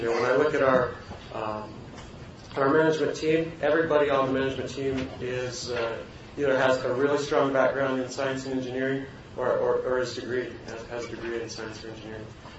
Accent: Raton, New Mexico, United States; I actually was born and raised in Raton, New Mexico, the northeastern part of the state. I'm a New Mexico native.

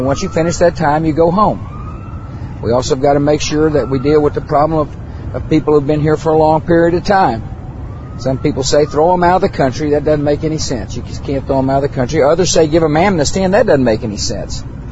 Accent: Texas, United States; it's good to be in my home state with my home governor. Governor Perry understands, like I understand, the need to enforce his border.

